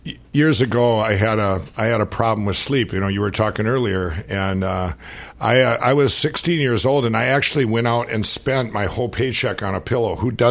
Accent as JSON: {"language": "English", "region": "Minnesota", "country": "United States", "said": "I'm from Minnesota."}